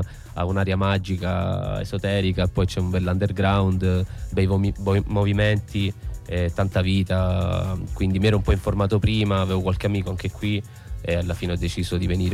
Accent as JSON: {"language": "Italian", "town": "Reggio Calabria", "region": "Calabria", "country": "Italy", "also_born_or_lived": "Madrid", "lives_now": "Turin, Italy", "said": "io arrivo da Madrid, dove ho vissuto per 12 anni, sono di Reggio Calabria, e ho vissuto lì in Spagna appunto tutto questo tempo, e, diciamo un po' nel periodo del Covid, e per varie ragioni ho deciso di tornare in Italia. E ho scelto Torino"}